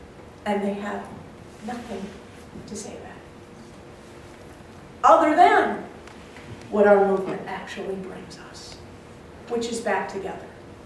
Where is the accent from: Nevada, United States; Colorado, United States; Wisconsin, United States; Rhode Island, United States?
Wisconsin, United States; I was raised in Adams County, which at the time I was there was the second poorest county in this state.